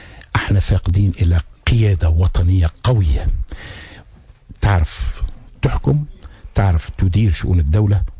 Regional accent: Tunisia; همي على بلادي تونس اولا.

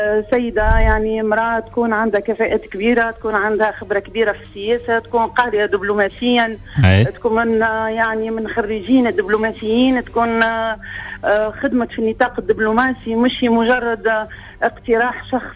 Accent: Tunisia; انا كسيده تونسيه تهمني بلادي برشا ونحب بلادي برشا

